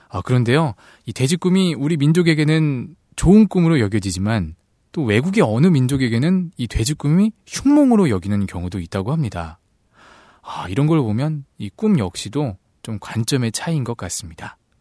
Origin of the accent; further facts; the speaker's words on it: Seoul, South Korea; 저는 따뜻한 서울 남자